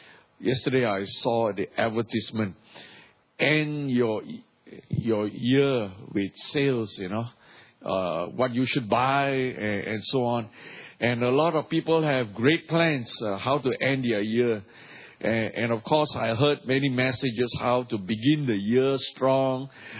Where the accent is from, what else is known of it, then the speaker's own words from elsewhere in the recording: Malaysia; Well, we are from Malaysia, and our church is in Subang Jaya.